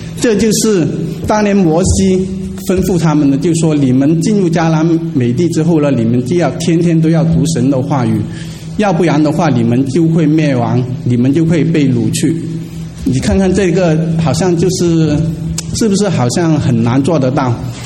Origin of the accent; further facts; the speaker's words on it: Guangdong, China; 但是我是广东人，